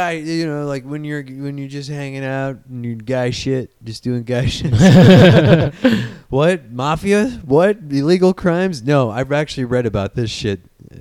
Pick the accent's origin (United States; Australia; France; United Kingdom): United Kingdom; England; To me, I'm English. It's all the same.